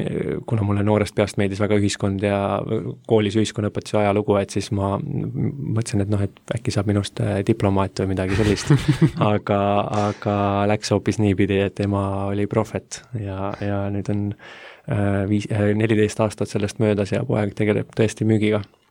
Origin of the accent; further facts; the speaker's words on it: Esu, Lääne-Viru County, Estonia; mulle meeldib siis öelda, et mina olen lihtne poiss Lääne-Virumaalt Esust.